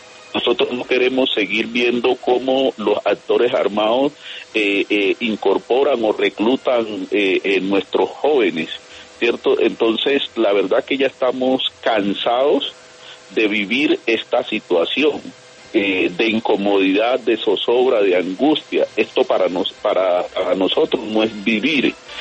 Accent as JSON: {"language": "Spanish", "country": "Colombia", "said": "para ver cómo nosotros también podemos seguir sosteniéndonos como colombianos con vida."}